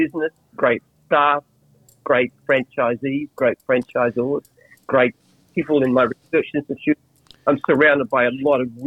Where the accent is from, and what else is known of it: Australia; born or raised there; also born or lived in England